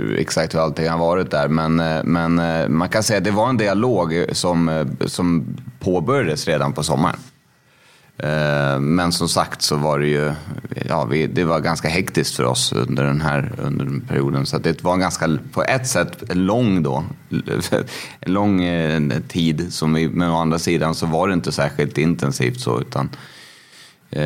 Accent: Uppsala, Uppsala County, Sweden; Ja, men jag är ju från Uppsala liksom.

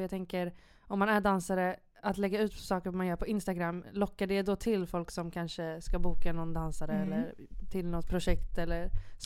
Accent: Uganda; Jag är också från Uganda.

